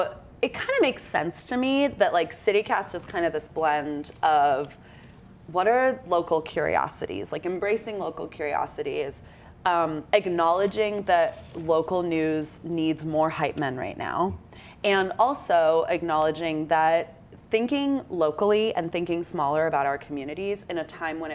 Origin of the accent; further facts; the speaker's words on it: Florida, United States; My dad was Mexican. My mom is Canadian.